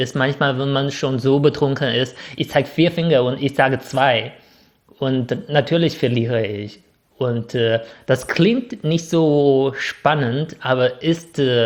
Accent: China; was ich als Chinese ein bisschen häufiger vom Deutschen so gefragt höre

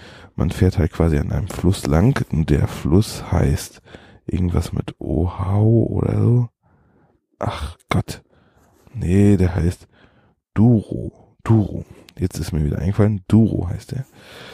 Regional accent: Northern Germany, Germany; Als Norddeutscher würde man sagen Schlänge

